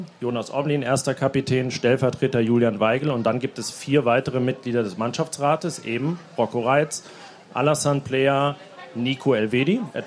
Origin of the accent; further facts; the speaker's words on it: Anrath, North Rhine-Westphalia, Germany; mit Albert Brülls aus meinem Heimatdorf Anrath